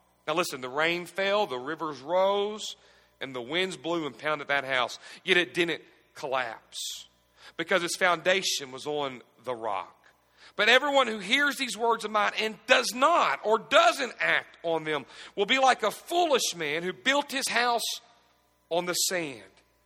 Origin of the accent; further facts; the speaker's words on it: Owensboro, Kentucky, United States; I grew up here in Owensboro. I'm a native of Owensboro